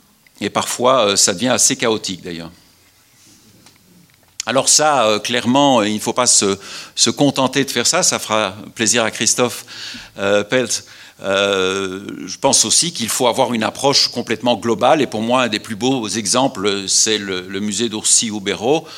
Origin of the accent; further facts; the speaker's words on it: Belgium; Je peux dire 76 puisqu'on est en Suisse et que je suis belge.